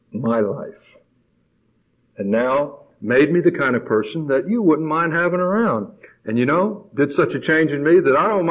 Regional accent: Jacksonville, Florida, United States; eventually went back to Jacksonville, Florida, which is my hometown

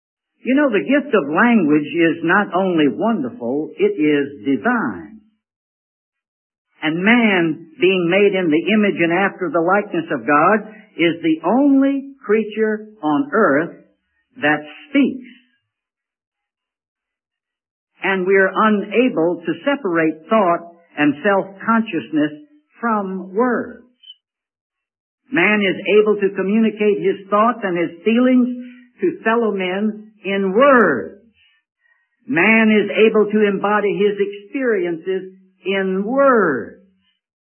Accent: Richmond, Virginia, United States; I knew that this was in Richmond, Virginia, my hometown. I knew I had to get back to North Carolina.

